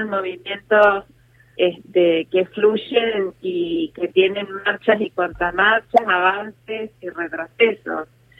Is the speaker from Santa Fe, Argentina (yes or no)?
yes; Santa Fe, Argentina; yo soy santafesina, vivo en Santa Fe, es parte del interior, no del interior profundo como se dice muchas veces, pero sí del interior, vivo a 500 kilómetros de Capital Federal.